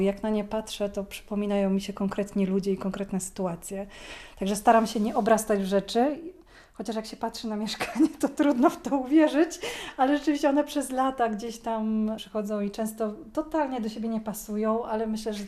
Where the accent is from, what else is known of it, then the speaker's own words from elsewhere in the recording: Puck, Pomeranian Voivodeship, Poland; Ja urodziłam się w Pucku i zawsze mieliśmy duży kontakt z różnymi kulturami, z różnymi osobami, które przybywają z różnych krajów.